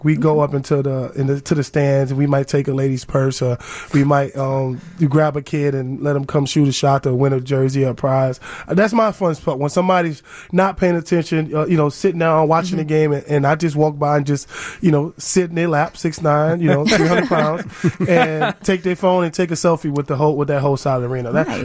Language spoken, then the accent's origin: English; New Orleans, Louisiana, United States; Born and raised in New Orleans. Got with the team after Katrina and been traveling the world, and I love my city.